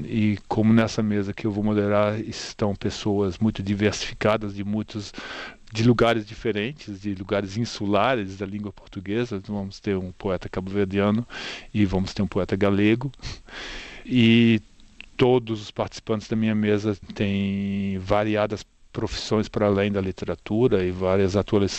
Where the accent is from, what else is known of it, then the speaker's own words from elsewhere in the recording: Brazil; also born or lived in Germany; Sou alemão, mas meu contato com a língua começou no Brasil por um acaso, porque eu cresci lá, simplesmente. Meus pais foram trabalhar no Brasil e eu cresci lá e fui alfabetizado em português.